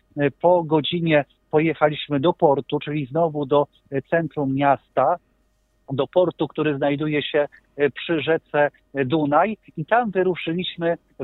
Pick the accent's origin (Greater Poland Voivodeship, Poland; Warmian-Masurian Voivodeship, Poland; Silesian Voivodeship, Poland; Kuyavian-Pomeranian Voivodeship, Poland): Greater Poland Voivodeship, Poland; Kalisz; bo przecież jesteśmy z Kalisza